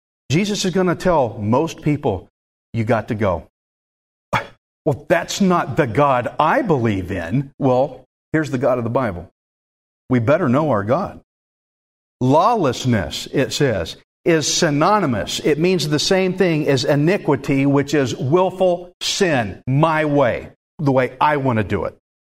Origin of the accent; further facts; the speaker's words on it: Alvin, Texas, United States; I'm from Alvin, I'm a redneck, so what?